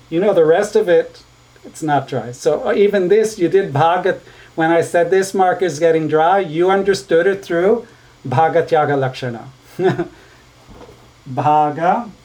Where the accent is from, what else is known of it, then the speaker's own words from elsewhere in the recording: Israel; English is a second language; The Hebrew word came, because I grew up with them in Israel